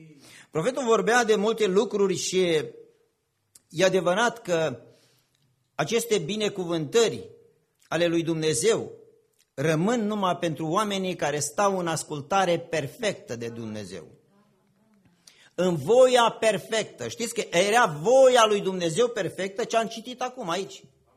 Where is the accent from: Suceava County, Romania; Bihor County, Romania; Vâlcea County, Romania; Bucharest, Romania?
Vâlcea County, Romania; sunt în partea noastră, partea Olteniei, de unde sunt eu, în Vâlcea